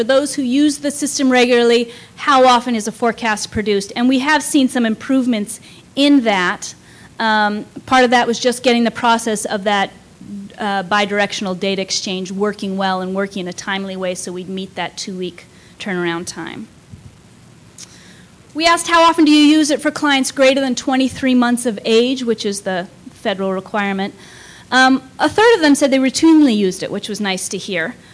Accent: Tacoma, Washington, United States; I grew up in Tacoma, so I know that area well.

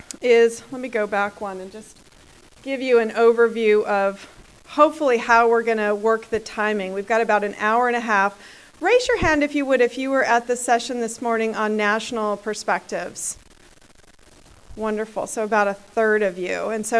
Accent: California, United States; I'm going to be moderating for the session, and I'm from California.

